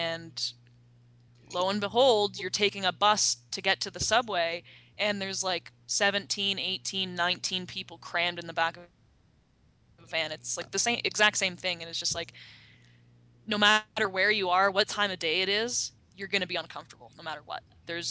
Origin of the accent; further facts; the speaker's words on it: Canada; now in Mexico; I'm a Canadian in Mexico, and get ready to feel the pain.